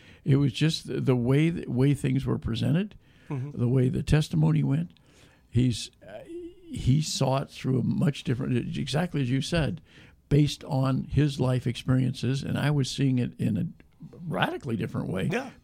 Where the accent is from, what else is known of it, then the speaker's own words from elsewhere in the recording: Amarillo, Texas, United States; Let me tell you a story from when I was growing up in Amarillo, you know.